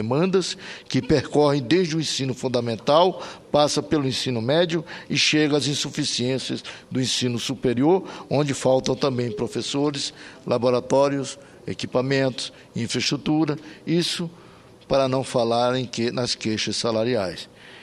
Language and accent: Portuguese; Amapá, Brazil; nossa universidade, objeto de extremo orgulho do povo da minha terra, do povo tucuju.